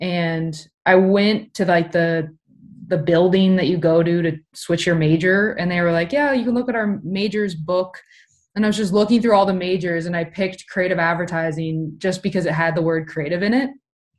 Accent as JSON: {"language": "English", "region": "Minnesota", "country": "United States", "tie": "born or raised there", "said": "So I grew up in Minnesota, in a suburb outside of Minneapolis, and non-horsey family, like no horses in sight."}